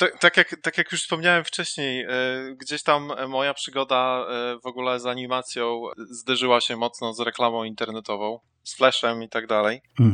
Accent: Lublin, Lublin Voivodeship, Poland; Dobra, ja jestem dumny, że jestem z Lublina.

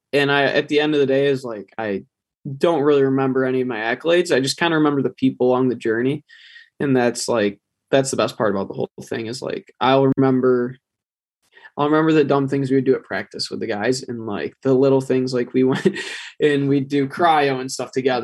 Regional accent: Rochester, New York, United States; Growing up in God's country. It's the best place ever.

